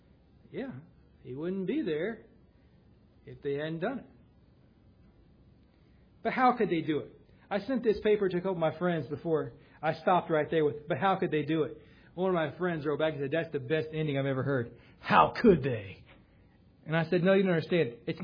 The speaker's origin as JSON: {"language": "English", "country": "United States", "said": "I'm still an American. I want my country to do well"}